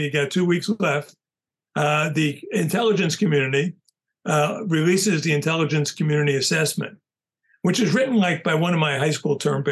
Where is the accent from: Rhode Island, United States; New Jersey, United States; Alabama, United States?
New Jersey, United States; You know, I grew up in New Jersey, but I commuted to high school in New York City.